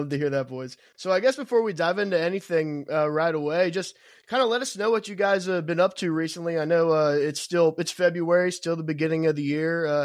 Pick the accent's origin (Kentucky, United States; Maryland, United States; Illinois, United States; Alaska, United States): Kentucky, United States; Erlanger; I'm Erlanger, born and raised Erlanger.